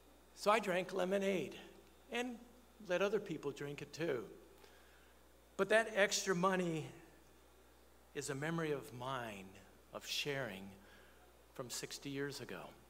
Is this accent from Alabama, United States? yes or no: no; Wisconsin, United States; You know, when I was a kid, 6 or 7 years old, kept the feast in Big Sandy. We came down from Wisconsin.